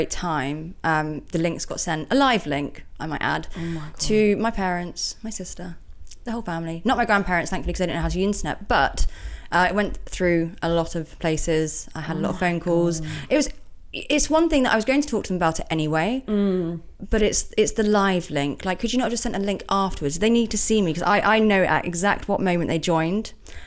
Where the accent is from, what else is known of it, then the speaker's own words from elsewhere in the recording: England, United Kingdom; And as a British couple as well, it went down really, really well.